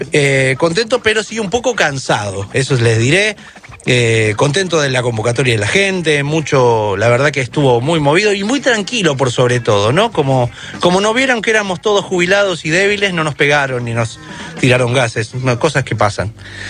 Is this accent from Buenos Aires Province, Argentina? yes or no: yes; Don Torcuato, Buenos Aires Province, Argentina; y soy de Don Torcuato